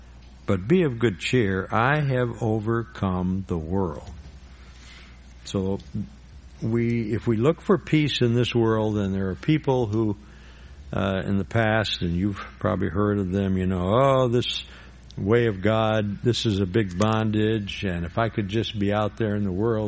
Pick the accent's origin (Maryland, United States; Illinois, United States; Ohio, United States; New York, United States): Illinois, United States; We're originally from Illinois